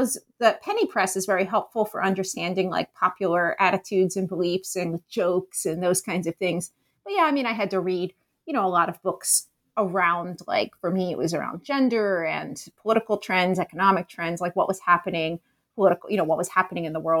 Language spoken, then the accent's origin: English; Philadelphia, Pennsylvania, United States; now in Chicago, United States; I live outside Chicago. And for me, one of the interesting things about coming to Chicago, I grew up in Philadelphia, so I'm not from here